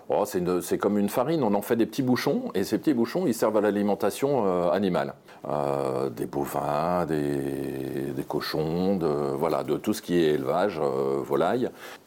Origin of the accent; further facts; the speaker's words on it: France; chez nous en France